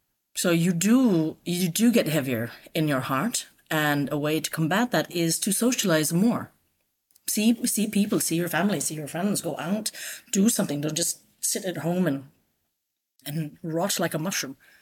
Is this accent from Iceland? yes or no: yes; Iceland; first language Icelandic; also born or lived in Singapore; We're from Singapore. Right. So I was almost six when we moved here. But I was fortunate because I'm at that age where I'm still a bit of a sponge when it comes to languages. So I am a native speaker of both Icelandic and English.